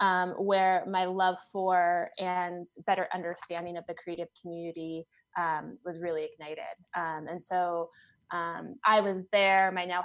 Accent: Cheney, Washington, United States; I grew up in Cheney, went to Cheney High School, did the 16-mile trek into Spokane, went to Whitworth.

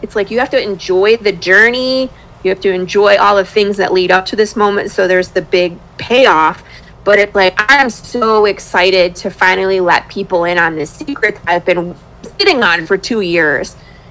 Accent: Michigan, United States; I'm originally from Michigan, and in Michigan it's like your kids go back to school in September.

